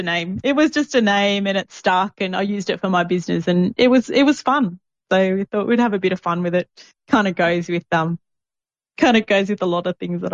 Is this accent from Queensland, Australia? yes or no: yes; Gold Coast, Queensland, Australia; from Gold Coast, Australia.